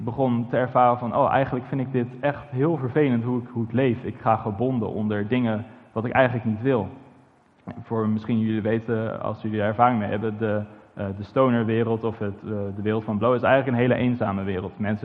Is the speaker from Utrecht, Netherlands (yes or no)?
yes; Amersfoort, Utrecht, Netherlands; also born or lived in Nijkerk; ik ben opgegroeid in Amersfoort, in Nijkerk, in een ongelooflijke situatie. Ik ben niet met de Bijbel opgegroeid.